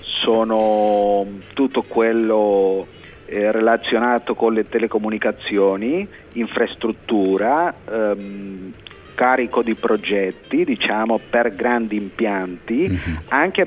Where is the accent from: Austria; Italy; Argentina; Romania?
Argentina; Buenos Aires; born there; Italian is a second language; Io sono nato qua a Buenos Aires, anche il mio genitore, la mia madre, e adesso io abito in provincia di Buenos Aires.